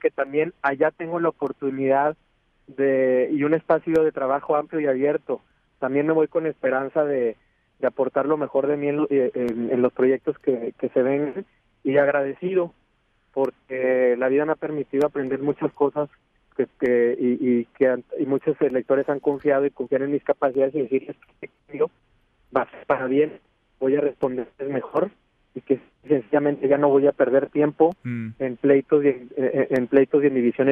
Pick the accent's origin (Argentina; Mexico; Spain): Mexico; Todavía soy un mexicano joven